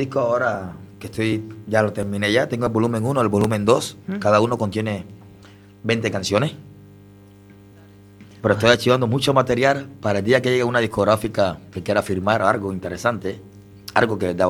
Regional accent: Cuba; now in Spain; Y decía, saber que esto también se ve en mi país, pero que a veces la cultura es distinta. Y a veces nosotros como cubanos pensamos que en Europa no es así.

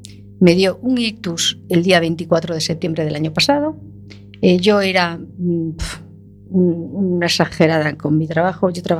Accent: Pontevedra, Galicia, Spain; Vengo de Pontevedra.

